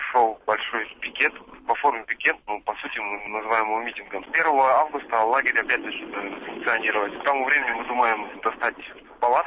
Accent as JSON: {"language": "Russian", "town": "Irkutsk", "region": "Irkutsk Oblast", "country": "Russia", "said": "Я живу недалеко от этого места, где строится комбинат. Я иркутянин"}